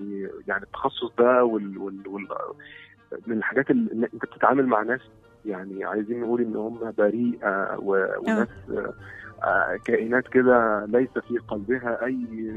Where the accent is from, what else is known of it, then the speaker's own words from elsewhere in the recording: Egypt; هو يعني بنسبه كبيره عندنا في مصر ما بيروحش حضانه